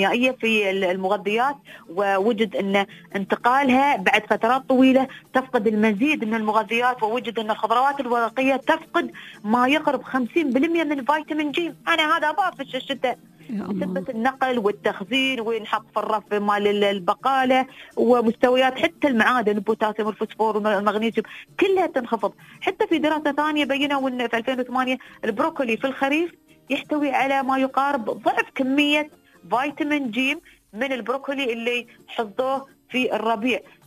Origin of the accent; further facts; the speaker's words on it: United Arab Emirates; سوق الكبره هي مشهوره في كل منطقه عندنا في الامارات،